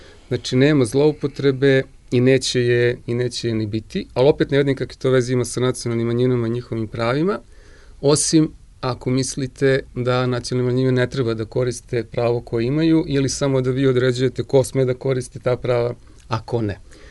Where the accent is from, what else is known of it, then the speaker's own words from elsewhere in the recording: Vojvodina, Serbia; Ja sam Vojvođanin, zastupam Vojvođane